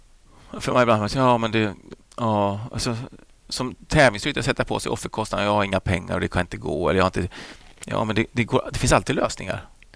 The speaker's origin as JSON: {"language": "Swedish", "town": "Flyinge", "region": "Skåne", "country": "Sweden", "tie": "born or raised there", "said": "Jag växte upp där på Flyinge med Rolf-Göran Bengtsson och Maria Gretzer och Peter Eriksson och Ragnar Bengtsson."}